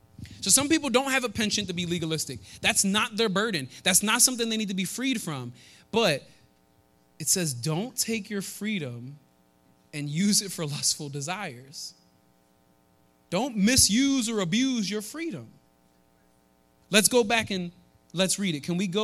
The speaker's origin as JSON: {"language": "English", "town": "Philadelphia", "region": "Pennsylvania", "country": "United States", "said": "Remember that whole thing I told you about, I'm from Philly. Well, these are the friends from Philly and from Jersey, some of them from Florida. And when I'm talking to them, I sound different."}